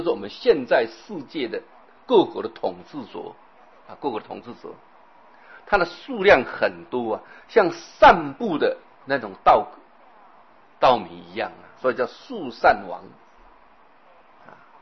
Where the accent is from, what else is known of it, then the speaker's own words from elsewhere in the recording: China; 在我们中国啊，年高得重就会称长则了